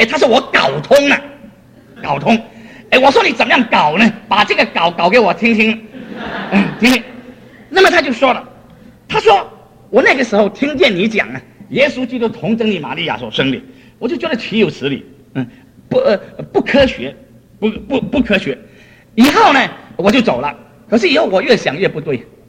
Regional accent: Fujian, China; 我们福建人呢、如果这个女人呢、脸肿呢很危险，男人这个脚肿很危险

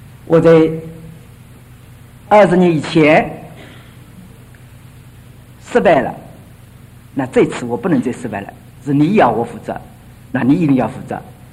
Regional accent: China; 我们中国人教会是不是要中国的本色呢？

